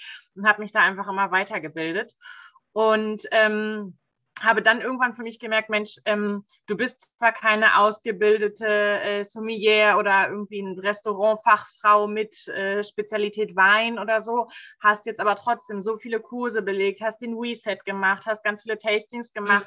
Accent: Hameln, Lower Saxony, Germany; Ich komme aus Hameln im Norden Deutschlands. Keine Weinregion, keine Winzer um uns herum überall, keine Winzerfamilie.

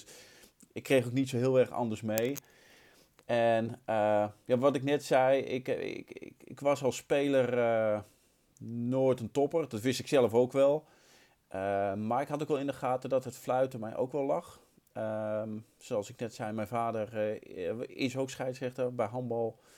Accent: De Meern, Utrecht, Netherlands; born there; Goh, mijn eerste scheidsrechtersvak, regio Utrecht. Ik ben geboren in de Meren.

